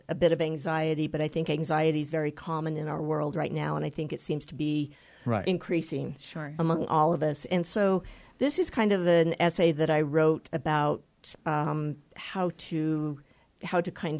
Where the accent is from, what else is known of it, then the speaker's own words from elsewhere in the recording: Tooele, Utah, United States; now in Escalante, United States; I'm originally from Tooele, Utah.